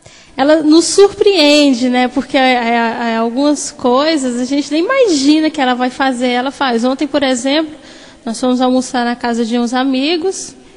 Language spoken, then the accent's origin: Portuguese; Formosa, Goiás, Brazil; Eu sou de Formosa, que é uma cidade a 80 quilômetros de Brasília, fica em Goiás, então eu sou goiana, né?